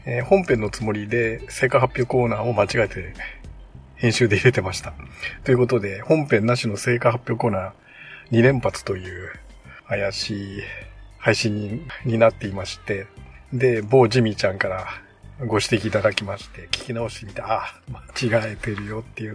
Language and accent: Japanese; Shimane, Japan; 私は、まあ、西日本出身なので